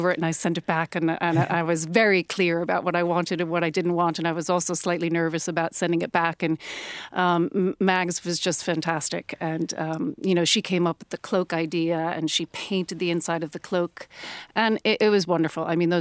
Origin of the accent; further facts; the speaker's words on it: Long Island, New York, United States; Well, I grew up in New York. I grew up in a suburb in Long Island.